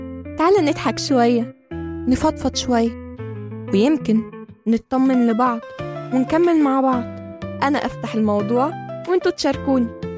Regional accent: Egypt; هو احنا جربنا نبص قبل كده مثلا ان احنا كمصريين دايما بنقف جنب بعض؟

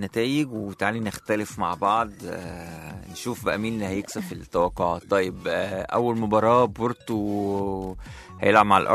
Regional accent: Egypt; وبس احنا كمصريين لا احنا اللي بنعمل النجوم مش ان هم اللي بيعملوا لمصر.

